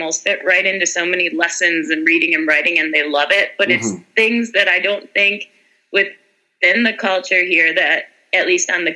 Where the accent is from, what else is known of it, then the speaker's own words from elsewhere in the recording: Buffalo, New York, United States; now in Colombia; We have almost 40 in my hometown in Buffalo.